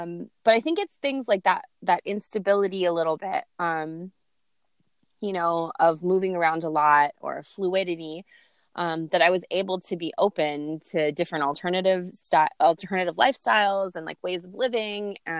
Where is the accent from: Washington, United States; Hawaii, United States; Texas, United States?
Hawaii, United States; Lanai; also born or lived in Los Angeles; I was born in California. I moved from LA, which is like big bustling city, to a tiny little island called Lanai or Lanai